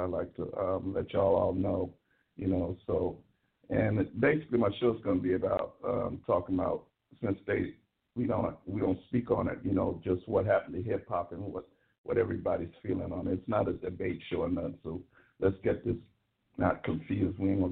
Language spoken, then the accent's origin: English; San Francisco, California, United States; from San Francisco.